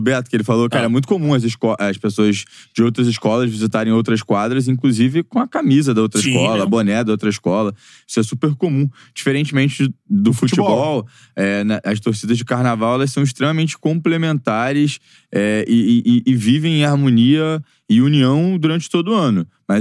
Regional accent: Rio de Janeiro, Brazil; Eu, como bom carioca e amante do futebol

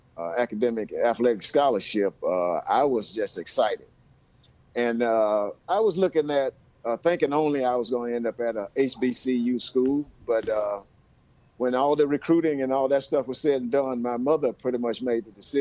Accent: Athens, Georgia, United States; I'm actually from Athens. I went to Clark Central High School, which is about five blocks away from the University of Georgia campus.

